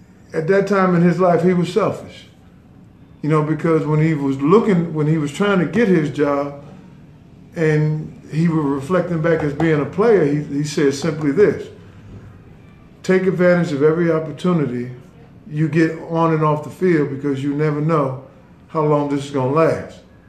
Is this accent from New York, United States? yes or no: yes; Brooklyn, New York, United States; I said, hey, I came from Brownsville, Brooklyn, New York. I grew up in the streets.